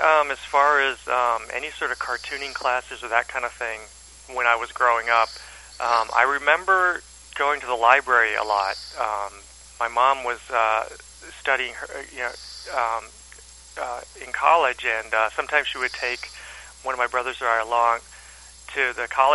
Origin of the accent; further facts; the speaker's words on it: Detroit, Michigan, United States; I was born in Detroit. I grew up in Michigan, and Detroit area.